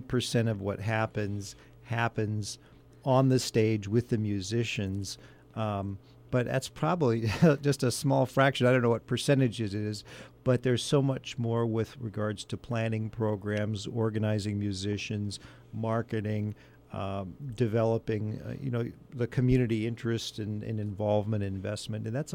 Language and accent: English; Omaha, Nebraska, United States; I mean, I grew up in the Midwest. Yeah. Omaha